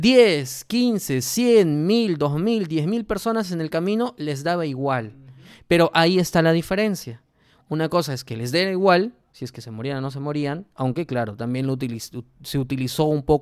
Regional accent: Peru; somos peruanos, estamos en territorio que en su momento fue un territorio del Tahuantinsuyo, pero como tú lo has dicho, somos mestizos. Entonces somos personas que ya hemos crecido por fuera de esto.

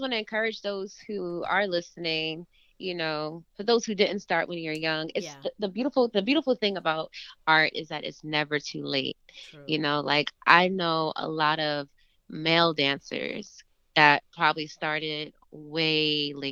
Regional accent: Queens, New York, United States; as a city kid, growing up in Queens. Honestly, I remember not wanting to leave Queens.

